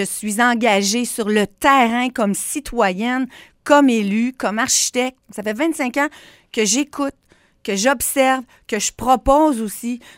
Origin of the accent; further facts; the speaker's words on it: Quebec City, Quebec, Canada; Moi, je suis née à Québec. J'ai vécu toute ma vie à Québec. Québec, c'est ma maison. Québec, c'est chez moi.